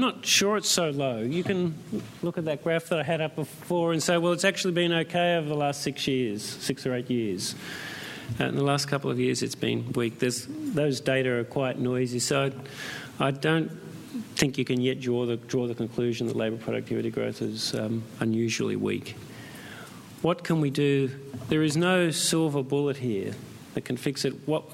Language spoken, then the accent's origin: English; Australia; But as an Australian, I worry more broadly about the consequences of just low nominal wage growth year after year